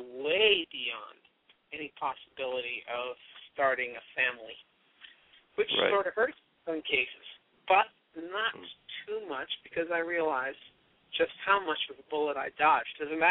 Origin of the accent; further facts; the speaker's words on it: Washington, District of Columbia, United States; now in Virginia, United States; which happens to be in my hometown or in my greater hometown, Washington, D.C.